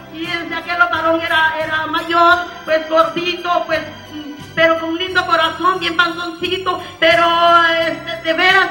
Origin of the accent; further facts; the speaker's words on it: El Salvador; moved away as an adult; Aleluya, soy del Salvador, bendito sea su nombre para siempre, aleluya. Y me crié allá por una isla